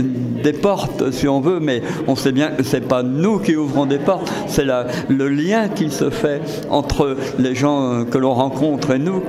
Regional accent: Nantes, Pays de la Loire, France; Je suis nantais

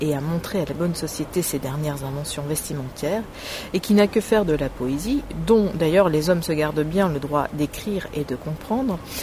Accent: France; Je suis désolée, hein, je suis française

